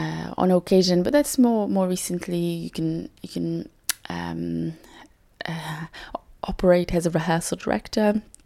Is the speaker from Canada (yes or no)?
no; Lisbon, Portugal; moved away as an adult; also born or lived in Madeira; now in London, United Kingdom; I was born in Madeira in Portugal, but I lived in Lisbon, in the capital, from the age of 6.